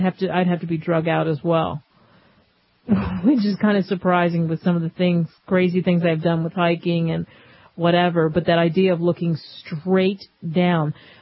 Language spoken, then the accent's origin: English; New York, United States; also born or lived in Philadelphia, Pennsylvania; I grew up in New York, Philadelphia, so been to the Empire State Building.